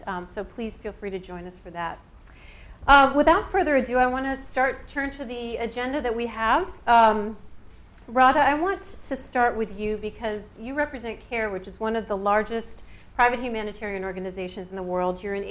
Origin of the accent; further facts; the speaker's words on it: Minnesota, United States; I grew up in Minnesota, so I'm very happy to be here with someone representing a Minnesota company